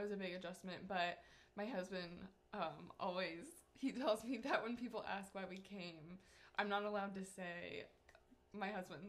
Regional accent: Illinois, United States; now in Huntsville, United States; I am originally from Illinois.

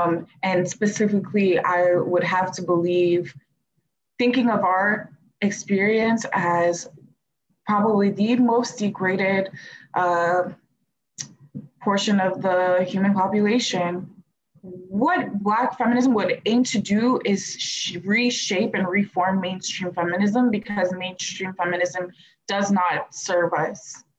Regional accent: Tennessee, United States; also born or lived in Ghana; I was born in Ghana to Burundian parents and grew up in the United States, but mostly in Tennessee, right near Southern Adventist University. So that's my heritage and ethnicity.

